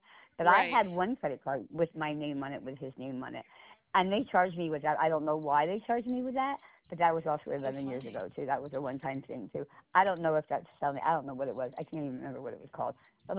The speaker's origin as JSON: {"language": "English", "town": "Pottsville", "region": "Pennsylvania", "country": "United States", "said": "It really doesn't matter. I'm from Pottsville."}